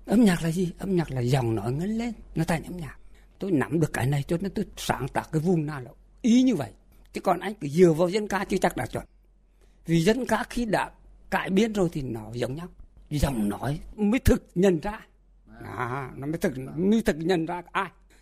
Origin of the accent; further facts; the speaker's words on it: Quang Binh, Vietnam; Quê gốc của tôi là Quảng Bình.